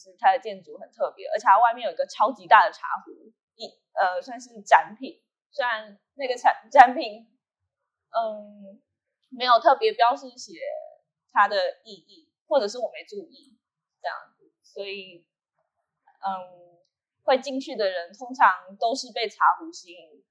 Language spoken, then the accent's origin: Chinese; Penghu County, Taiwan; 可能也是因为我是澎湖人